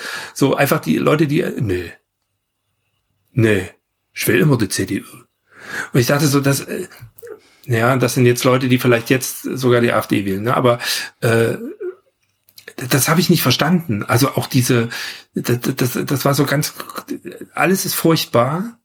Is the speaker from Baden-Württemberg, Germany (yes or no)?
no; Leipzig, Saxony, Germany; ich komme aus Leipzig-Grünau.